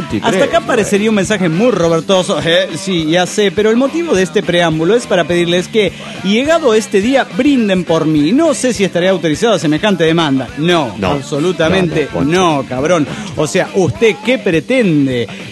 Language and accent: Spanish; Lanús, Buenos Aires Province, Argentina; now in Carhué, Argentina; de Lanús que habita en Carué desde hace más de 6 años